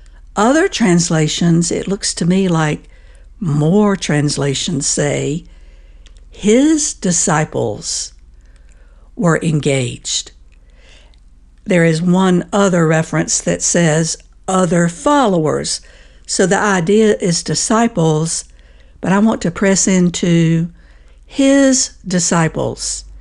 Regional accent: United States; because as an American, I know fully well it is not an option to put my head in the sand

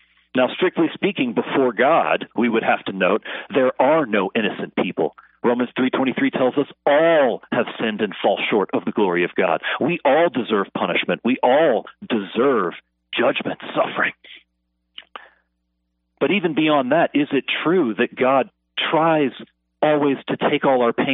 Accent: Florida, United States; Back growing up in Florida, I had a number of friends who were Jehovah's Witnesses

